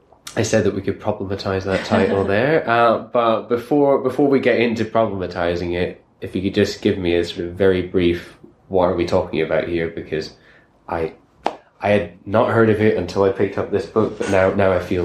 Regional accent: Northern Ireland, United Kingdom; accent: Irish; I am still in Belfast, and listeners will probably be confused by what's happening with my accent, because I normally don't have much of a Irish accent, but it comes back when I am surrounded by the natives, as it were.

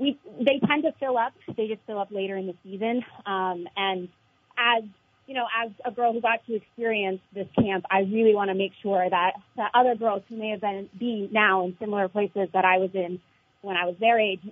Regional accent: Sandgate, Vermont, United States; I grew up in a little town in southern Vermont called Sandgate.

